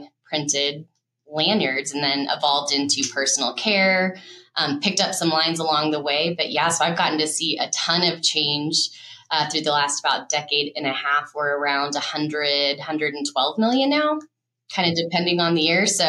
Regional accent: Dallas, Texas, United States; now in Utah, United States; I grew up in Dallas and then I moved here about just over 13 years ago.

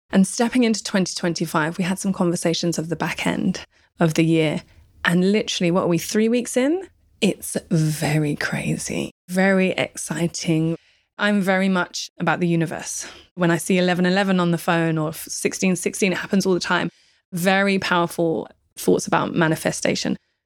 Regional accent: Deptford, London, United Kingdom; I'm a girl from Deptford, South London, who enjoyed doing events. I had my daughter when I was 19, and now I'm soon 40 running an international events agency.

